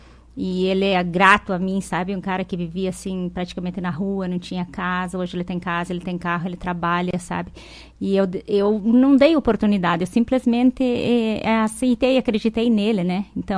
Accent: Ponta Serrada, Santa Catarina, Brazil; born there; now in Santa Teresa, Brazil; Eu sou nascida em Santa Catarina, Ponta Serrada, mas antes de morar em Santa Teresa, vir para Santa Teresa, eu morava em Serranópolis do Iguaçu.

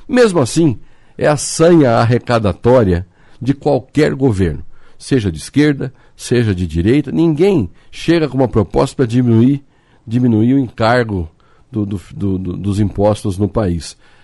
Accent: Apucarana, Paraná, Brazil; eu sou do interior, né, Roberto? Sou lá de Apucarana. Eu fui prefeito de Apucarana

